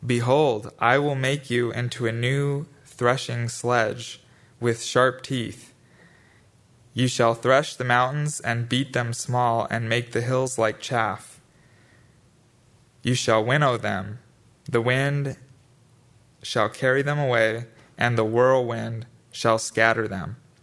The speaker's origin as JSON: {"language": "English", "town": "Borrego", "region": "California", "country": "United States", "tie": "born or raised there", "said": "It really did kind of have a homey feel to it, just growing up in Borrego."}